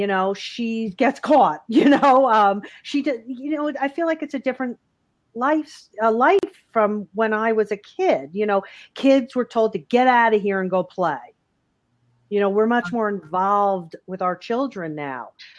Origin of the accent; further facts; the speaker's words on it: New York City, New York, United States; I grew up in New York City, so there was a fair amount of independence.